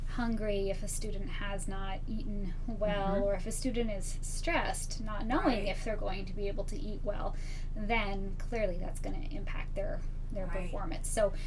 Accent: Sonora, California, United States; I grew up in Sonora, and I'm very happy to have be back working here now and be able

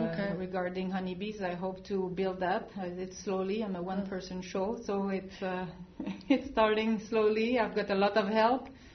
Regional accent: France; English is a second language; now in United States; I came from France with my husband, and we've been living in the United States for 28 years now. And yes, this accent will always be with me.

